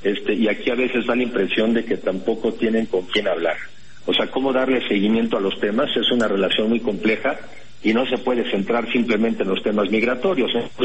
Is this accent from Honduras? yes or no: no; Mexico; pues evidentemente somos los mexicanos